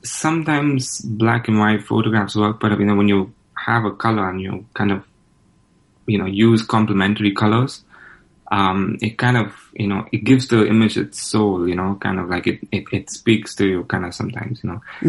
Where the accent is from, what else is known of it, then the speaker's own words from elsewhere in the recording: Bangalore, Karnataka, India; also born or lived in West Palm Beach, United States; now in Ames, United States; I'm from Bangalore, India. And I think we moved to Ames. So we moved to America in 2014, and we lived for a while in West Palm Beach in Florida.